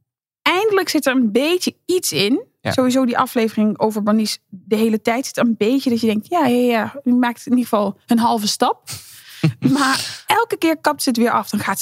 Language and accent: Dutch; Limburg, Netherlands; Bij mij wordt er ook vaak gedacht dat ik uit Brabant kom. Ik kom uit Limburg